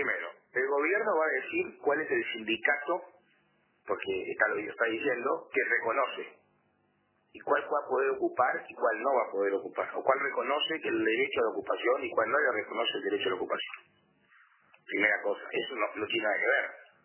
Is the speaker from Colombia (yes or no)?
no; Uruguay; me causa una profunda tristeza como uruguayo y como padre de familia